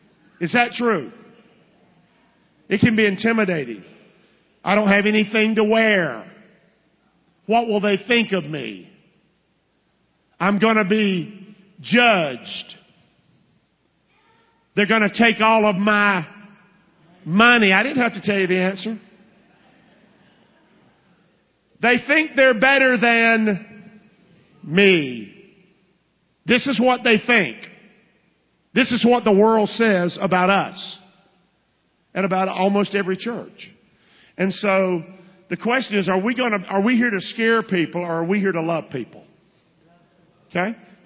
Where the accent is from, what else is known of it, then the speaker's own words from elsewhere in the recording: the South, United States; I got saved, always a Southerner.